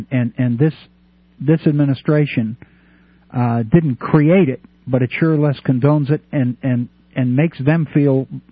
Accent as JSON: {"language": "English", "region": "New England", "country": "United States", "tie": "born or raised there", "said": "I grew up in New England"}